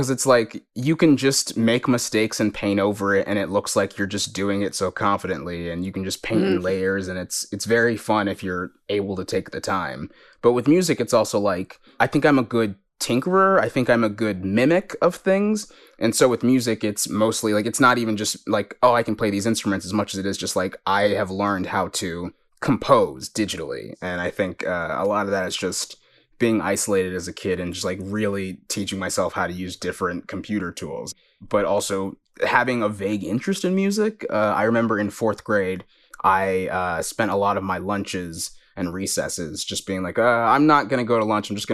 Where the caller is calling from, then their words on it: Los Angeles, California, United States; I'm joining you from Los Feliz in Los Angeles, California.